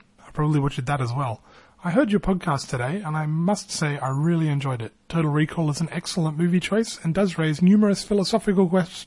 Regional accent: Australia; I'm an Australian. I don't know my way around the US at all.

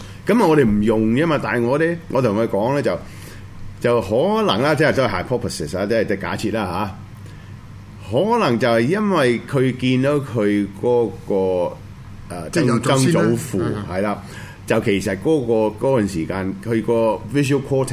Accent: China; 咪就係我哋之所以我中國人講嘅氣咯

